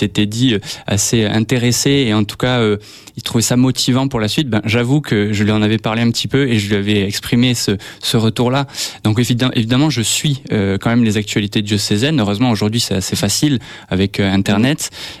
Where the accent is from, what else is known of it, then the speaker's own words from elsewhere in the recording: Tarbes, Occitanie, France; Moi, je suis né à Lourdes et j'ai grandi à Tarbes et j'ai fait toute ma scolarité à Tarbes. Après, je suis un petit peu parti à Toulouse pour les études, mais je suis revenu travailler à Tarbes dès que j'avais fini les études.